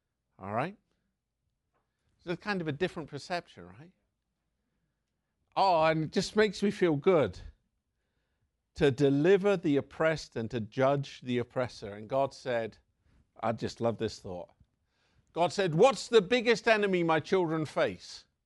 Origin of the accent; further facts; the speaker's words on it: England, United Kingdom; Growing up in England, we think about a shepherd.